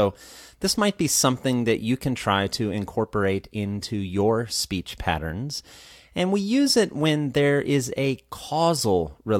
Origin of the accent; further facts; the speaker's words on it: United States; I grew up in the United States. And living in the U.S., I was surrounded by many Spanish speakers.